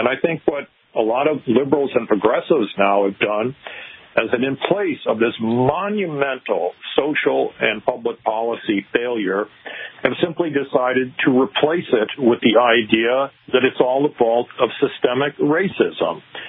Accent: United States; There is nothing that I, as an American, are going to be able to do about that.

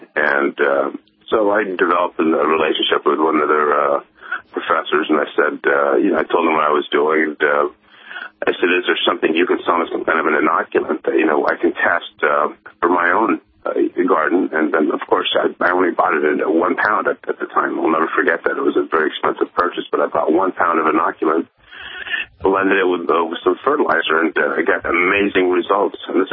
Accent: Los Angeles, California, United States; I grew up really in the garden. I grew up in Los Angeles, and we call the concrete jungle.

